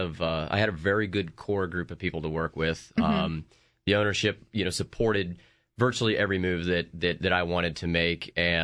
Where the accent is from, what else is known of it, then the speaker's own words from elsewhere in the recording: Ohio, United States; growing up in Ohio, I hate to be that cliche chef who always talks about, you know, grandma this and grandma that, but you know, my family always had a vegetable garden.